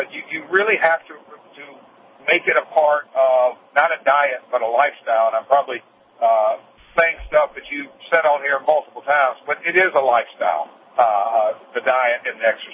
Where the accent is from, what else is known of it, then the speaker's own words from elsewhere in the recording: the South, United States; we were raised in the South on sweet tea